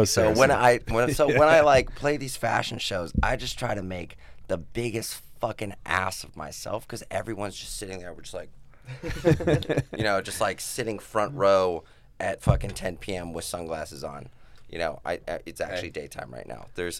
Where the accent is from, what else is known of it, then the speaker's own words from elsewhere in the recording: Las Vegas, Nevada, United States; And that was our environment growing up in Vegas, you know.